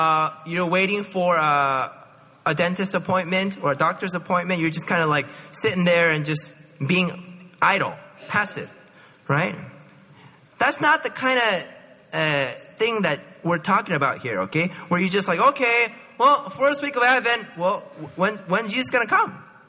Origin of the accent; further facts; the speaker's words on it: Palo Alto, California, United States; I mean, I grew up in Palo Alto, so it's a little bit longer, maybe 20, 30 minutes longer.